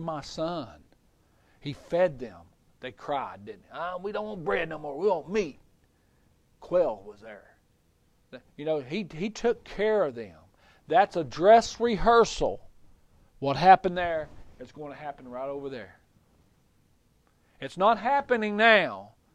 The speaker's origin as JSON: {"language": "English", "country": "United States", "said": "Yeah, I'm American, but you do speak what? English, okay?"}